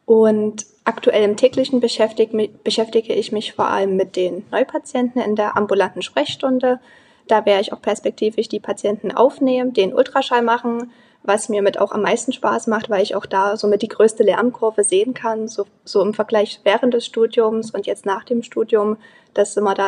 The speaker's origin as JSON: {"language": "German", "town": "Zwickau", "region": "Saxony", "country": "Germany", "said": "ich bin 22 Jahre alt, ich komme aus Zwickau"}